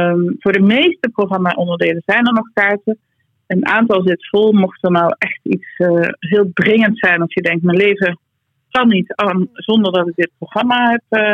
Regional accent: southern Netherlands, Netherlands; accent: soft G; Wat mijn zachte G misschien doet vermoeden.

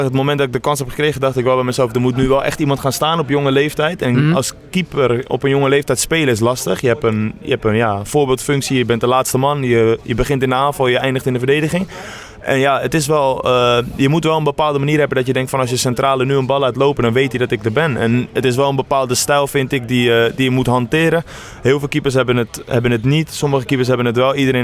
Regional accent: Purmerend, North Holland, Netherlands; is vlakbij waar ik ben opgegroeid, ja. Purmerend.

